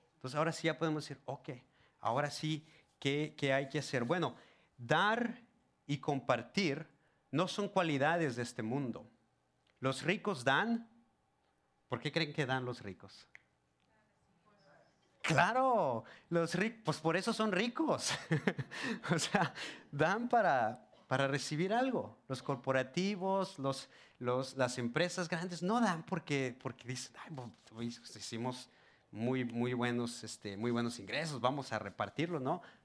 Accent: Monterrey, Nuevo León, Mexico; Y les digo, yo soy de Monterrey.

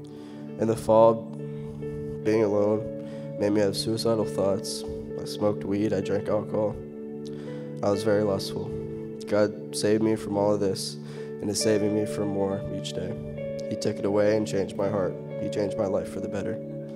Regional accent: Florida, United States; I play baseball at Bridgewater College, and I'm from Florida. The move for me was tough this year.

